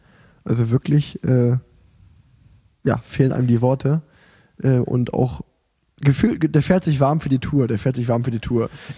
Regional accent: Germany; Da würde ich auch sagen, klar, fahre ich in meinem Heimatland.

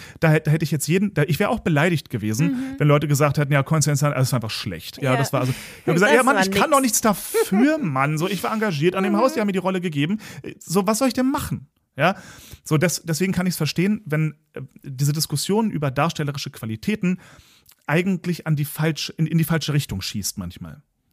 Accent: Berlin, Germany; dass ich als Berliner irgendwie von vornherein mein Leben lang eigentlich meine Konflikte immer selber ausgefochten habe

